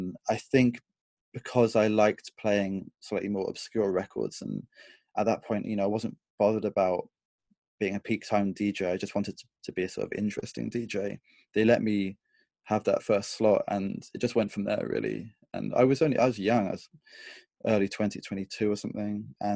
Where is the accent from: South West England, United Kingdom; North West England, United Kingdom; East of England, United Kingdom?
South West England, United Kingdom; Bournemouth; when I was growing up in Bournemouth